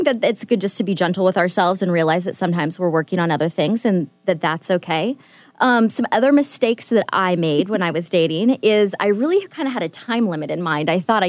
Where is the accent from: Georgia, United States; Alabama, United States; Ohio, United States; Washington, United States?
Washington, United States; Seattle; I moved back to Seattle, which is my hometown. I'd been living away for 10 years